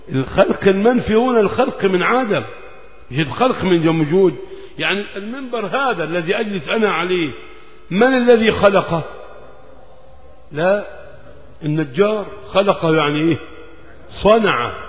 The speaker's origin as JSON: {"language": "Arabic", "country": "Egypt", "said": "ده مؤتمر عقده أهل الكتاب عندنا في مصر"}